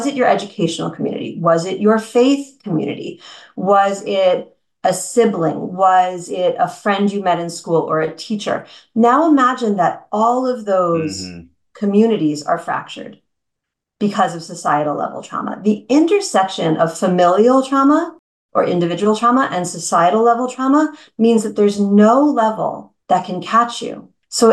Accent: Connecticut, United States; So I grew up in Connecticut.

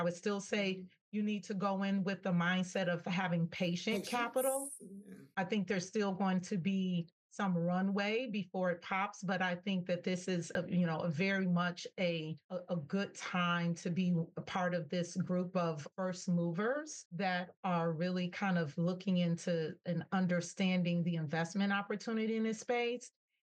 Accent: Detroit, Michigan, United States; Growing up in Detroit and driving down streets where you see houses with roofs sliding off and stick built, and every other block is missing a house, and there's just open fields

